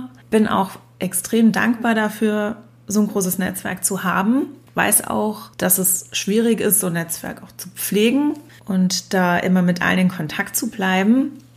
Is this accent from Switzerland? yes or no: no; Rhineland-Palatinate, Germany; Ich komme aus Rheinhessen, dem größten deutschen Weinanbaugebiet. Ich bin in einem Weingut aufgewachsen, bin also quasi von Kind an mit dabei